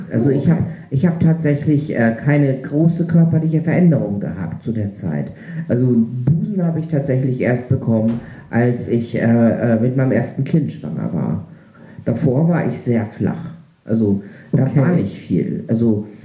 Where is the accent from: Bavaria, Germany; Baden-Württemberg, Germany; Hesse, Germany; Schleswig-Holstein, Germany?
Schleswig-Holstein, Germany; Reinbek; Vielleicht ist es in der Provinz anders als in Hamburg. Ich bin in Rheinbeck aufgewachsen.